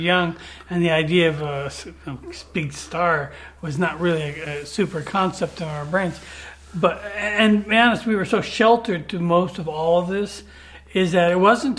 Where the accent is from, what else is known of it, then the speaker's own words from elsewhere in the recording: Hollywood, California, United States; we grew up in Hollywood around that environment.